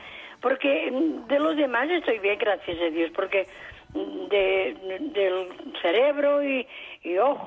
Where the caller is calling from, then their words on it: Sant Feliu de Pallerols, Catalonia, Spain; soy de San Feliu de Pallerols, un pueblo muy bonito